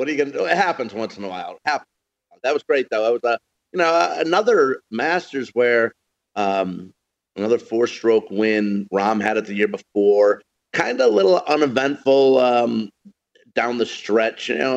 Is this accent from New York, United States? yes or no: yes; Syracuse, New York, United States; by the way … tomorrow in basically my hometown of Syracuse, and I'm actually not going.